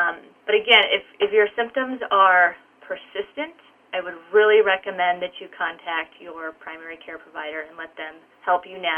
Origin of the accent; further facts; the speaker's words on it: Iowa, United States; I'm very excited about this bill because I'm originally from Iowa, and so Joni Ernst represents, you know, my home state of Iowa